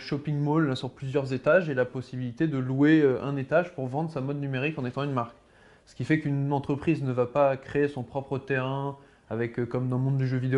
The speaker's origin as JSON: {"language": "French", "town": "Méry-sur-Oise", "region": "Île-de-France", "country": "France", "said": "Moi, je viens du Val d'Oise et de Mairie-sur-Oise, ma petite ville."}